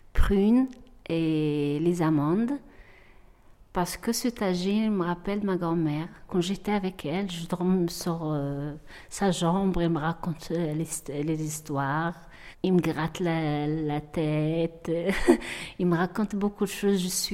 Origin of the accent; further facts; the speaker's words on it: Morocco; French is a second language; j'habite au Papillon, je suis marocaine.